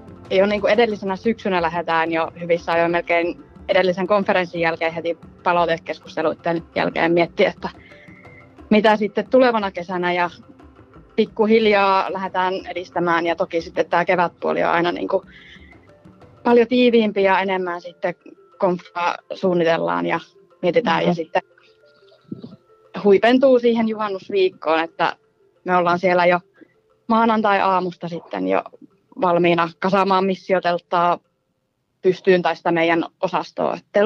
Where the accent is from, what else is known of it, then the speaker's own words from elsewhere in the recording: Keuruu, Central Finland, Finland; Mä oon kotoisin Keuruulta